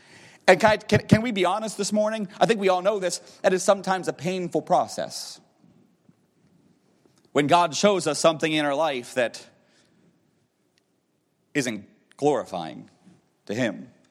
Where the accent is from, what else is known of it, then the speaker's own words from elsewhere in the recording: United States; If you're not aware, I am an American. Before Honduras, I had never been out of the country